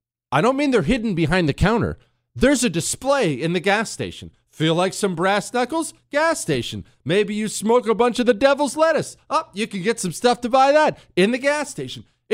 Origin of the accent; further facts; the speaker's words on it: United States; Yes, right, I am judging because I'm an American